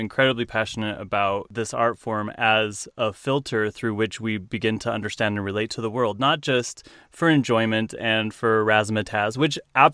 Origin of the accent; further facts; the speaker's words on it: Utah, United States; And then I got involved in clogging because I'm from Utah. So like Rocky Mountain, country western clogging.